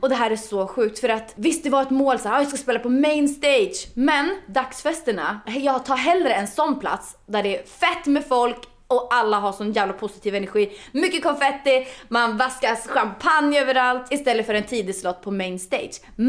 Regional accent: Östersund, Jämtland County, Sweden; jag har ju ett gig i Östersund, där jag kommer ifrån

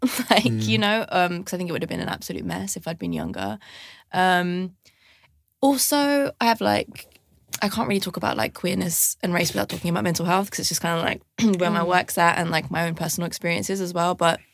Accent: London, United Kingdom; I grew up in London, like, so I just don't have that experience at all.

